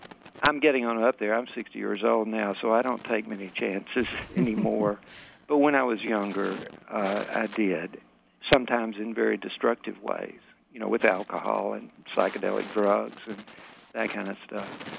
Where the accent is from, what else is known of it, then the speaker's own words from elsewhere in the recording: Southern United States, United States; I'm a Southerner, a poor Southerner. I loved snakes when I was a kid